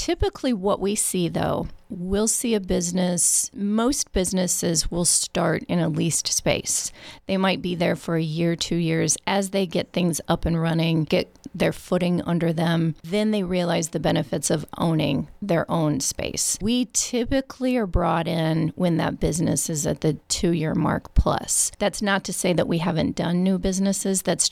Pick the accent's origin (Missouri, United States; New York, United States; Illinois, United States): Illinois, United States; Marion; also born or lived in Springfield, United States; I was born in Springfield. I was not raised here. I was raised in Marion, Illinois. My grandparents had a farm down there.